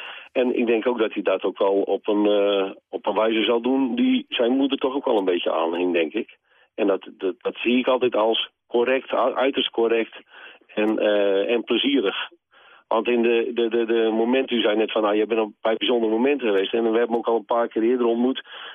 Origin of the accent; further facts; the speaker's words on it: Veere, Zeeland, Netherlands; Ik kom uit Veren, de mooie stad Veren.